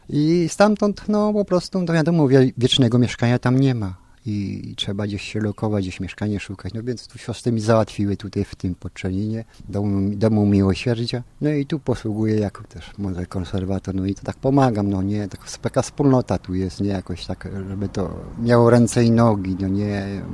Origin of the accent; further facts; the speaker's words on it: Nysa, Opole Voivodeship, Poland; now in Szczecin, Poland; ja nie jestem stąd, bo jestem z Opolskiego, a z Nysy, nie, i także tak nie bardzo Szczecina znam, tak przez te 13 lat tam z grubsza poznałem wokół